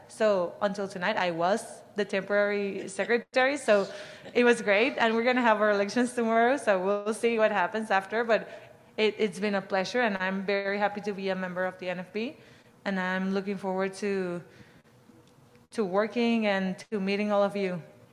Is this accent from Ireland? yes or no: no; Mexico; I'm originally from Mexico. I'm studying a master's degree in visual rehabilitation therapy at Northern Illinois University.